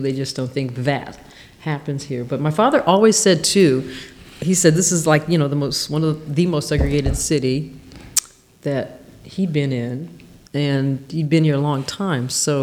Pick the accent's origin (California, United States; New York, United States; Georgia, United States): California, United States; Los Angeles; we grew up in South Central near Century and Van Ness, in that neighborhood near Washington High School.